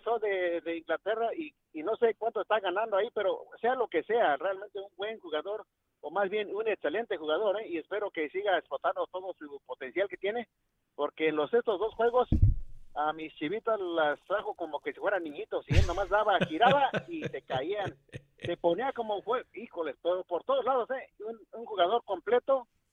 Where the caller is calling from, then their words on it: Chicago, Illinois, United States; de Chicago, muchachos